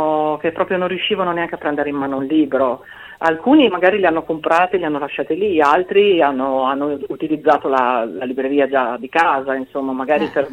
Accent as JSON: {"language": "Italian", "town": "Pordenone", "region": "Friuli-Venezia Giulia", "country": "Italy", "said": "io sono di Pordenone, quindi sono diciamo tra il Friuli e il Veneto"}